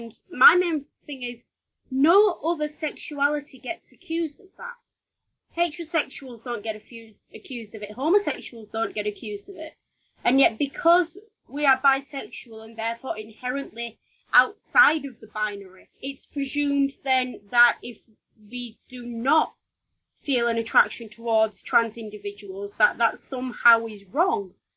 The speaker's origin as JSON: {"language": "English", "region": "the north of England", "country": "United Kingdom", "said": "It's my accent. I'm terrible. I'm sorry. I'm from the north of England and I forget sometimes that people just can't understand me."}